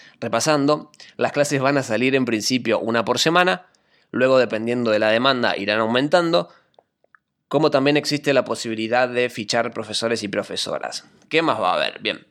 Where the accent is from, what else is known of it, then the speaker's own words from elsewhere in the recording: Argentina; me preguntan, ¿por qué en dólares si sos argentino? Bueno, Argentina es un tema particular